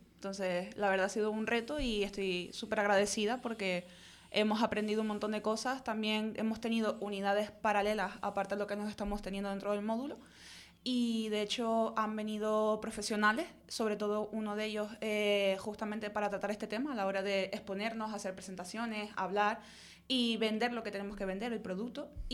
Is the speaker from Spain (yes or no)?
yes; Santa Cruz de Tenerife, Canary Islands, Spain; Pues de aquí, de Tenerife. Nací en Santa Cruz, pero ahora mismo estoy aquí en el Puerto de la Cruz viviendo.